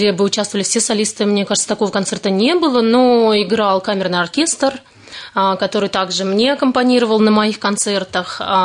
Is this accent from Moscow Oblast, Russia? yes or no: yes; Ramenskoye, Moscow Oblast, Russia; первый концерт состоится именно в родном городе Раменском. Он так и называется – концерт в родном Раменском. Так как я являюсь коренным жителем